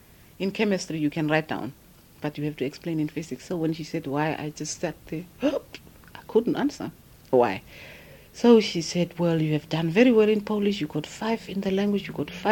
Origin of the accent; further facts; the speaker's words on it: Otjiwarongo, Otjozondjupa, Namibia; And when I was 12, my mother came and picked me up. And I grew up in Ochwarongo. That's where I went to school.